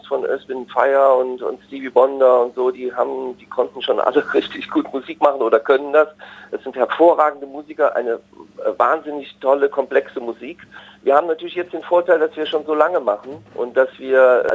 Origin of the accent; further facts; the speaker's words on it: Rhineland, Germany; Wir kommen ja alle aus dem Rheinland